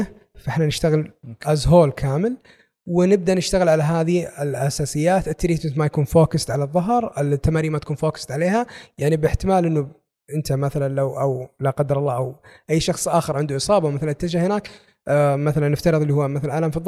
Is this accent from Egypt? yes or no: no; Saudi Arabia; أخذنا اللي إحنا يهمنا إحنا كطلاب سعوديين